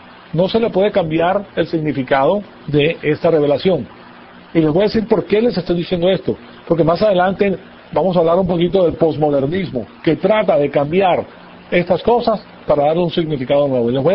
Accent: Mexico; Me digan en México, si soy mexicano, bendito México. Que me digan México para mí es un orgullo.

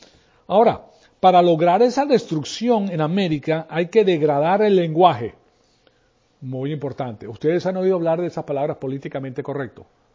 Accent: Mexico; Si yo soy mexicano, mucha honra, ¿qué pasa?

